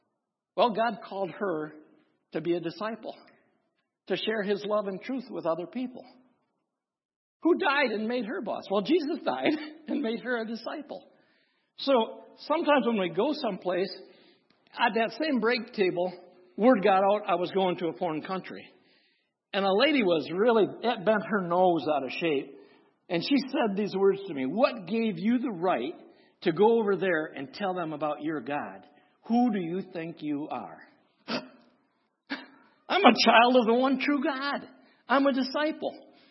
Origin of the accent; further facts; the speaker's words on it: Onaway, Michigan, United States; Well, some people would say I'm from Onaway, but I'm really from darkness.